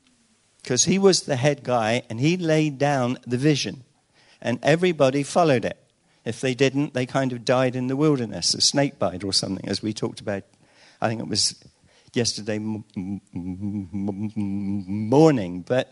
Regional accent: United Kingdom; Because while I'm just from Britain, I mean, it's a little island.

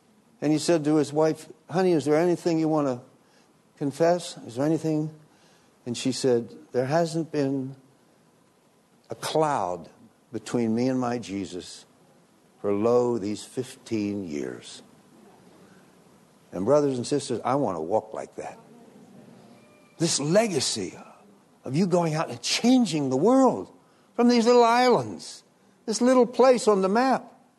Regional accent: United States; I grew up in America, but my mother's people came from England before the American Revolution.

